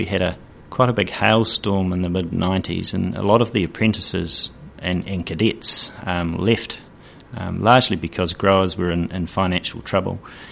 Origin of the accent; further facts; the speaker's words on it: Hastings, Hawke's Bay, New Zealand; Yes, I was born in Hastings.